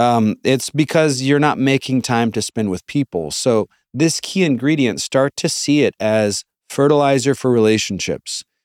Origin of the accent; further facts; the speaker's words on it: Amarillo, Texas, United States; born there; I love Texas. I was born in Amarillo. Many of you don't know that. Born in Amarillo, did seminary in Fort Worth.